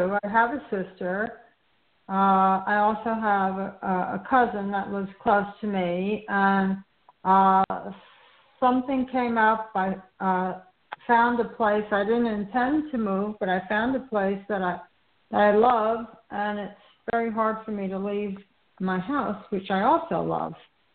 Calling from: Florida, United States; I'm calling from Florida.

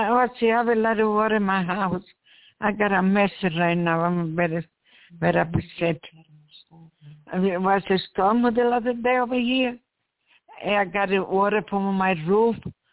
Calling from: New York, United States; English is a second language; Yeah, I call it from New York.

